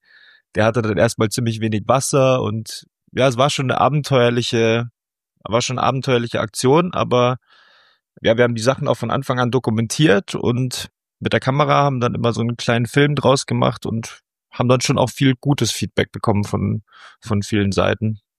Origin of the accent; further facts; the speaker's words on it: Bavaria, Germany; ich bin so im Oberland in den Alpen aufgewachsen, also Alpenvorland